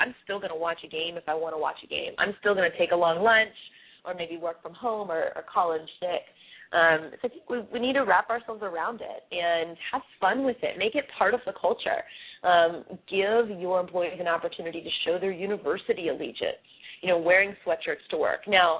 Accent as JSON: {"language": "English", "town": "Philadelphia", "region": "Pennsylvania", "country": "United States", "said": "I'm originally from Philadelphia, so I'd like to see Temple get somewhat through."}